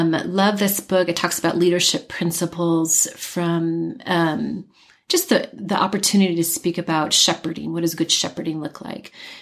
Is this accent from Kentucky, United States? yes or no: no; California, United States; For me, particularly growing up in California, the ocean is beautiful, but the mountains is where, the way I would say it, is where my soul sings.